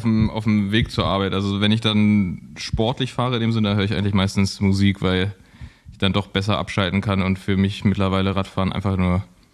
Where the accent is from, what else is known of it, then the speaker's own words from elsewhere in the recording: Berlin, Germany; Als Berliner muss ich Aero sagen